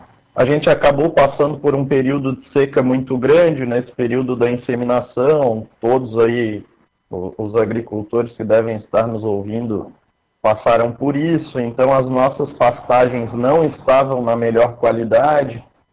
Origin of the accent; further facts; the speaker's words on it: Itajaí, Santa Catarina, Brazil; Eu sou da região de Itajaí, Santa Catarina, né, litoral norte catarinense